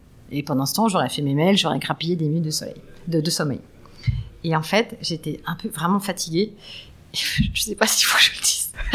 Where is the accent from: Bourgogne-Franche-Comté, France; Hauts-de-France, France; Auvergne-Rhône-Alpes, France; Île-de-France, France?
Île-de-France, France; J'ai grandi en banlieue nord.